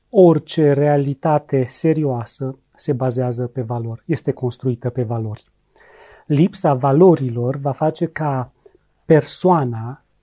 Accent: Romania; Și eu, ca român, mă uit așa

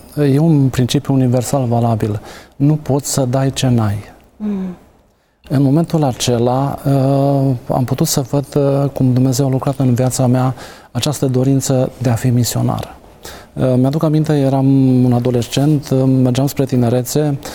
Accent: Gătaia, Timiș County, Romania; Județul Timiș, localitatea Gătaia, undeva în partea Banatului, o parte mai călduroasă și din punct de vedere geografic, dar și al inimii

